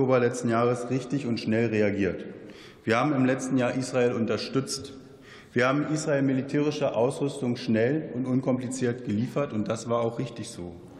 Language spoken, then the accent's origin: German; Germany; es tut insbesondere uns als Deutsche nicht gut